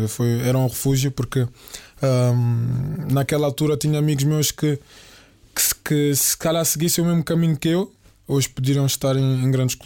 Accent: Amora, Setúbal, Portugal; O meu bairro onde eu cresci, onde eu passei precisamos dizer a minha infância

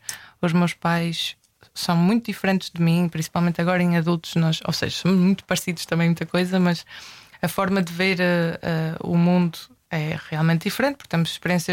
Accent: Resende, Norte, Portugal; E eu cresci em Rezende. Eu sou filha de um professor de educação física e neta de professor de educação física e sobrinha de professor de educação física.

